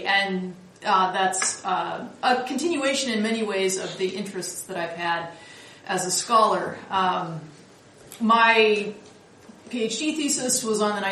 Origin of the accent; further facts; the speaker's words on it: Portland, Oregon, United States; I was born and raised in Portland, and that's where my family lives now.